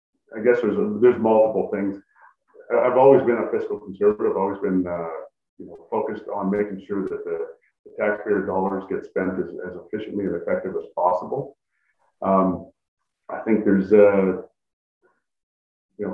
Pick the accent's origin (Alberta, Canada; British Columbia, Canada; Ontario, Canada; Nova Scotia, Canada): Alberta, Canada; Born and raised in Alberta.